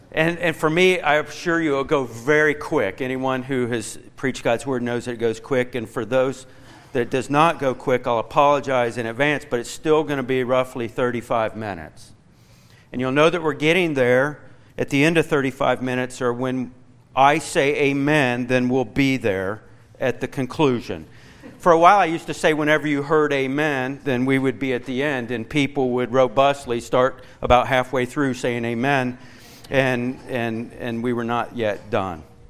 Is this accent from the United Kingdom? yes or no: no; Kentucky, United States; I remind you, I am from Kentucky, which gives me confidence that alongside Paul, I say that I come without eloquent words